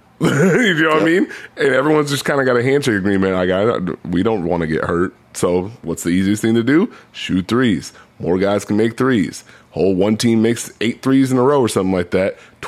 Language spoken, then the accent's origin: English; Portland, United States; I'm from Portland, so I enjoyed it